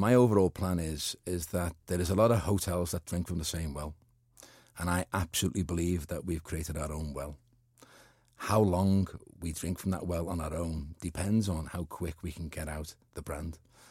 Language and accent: English; Walton, North West England, United Kingdom; I'm from Walton. I was born and bred there. I was there till I was 14.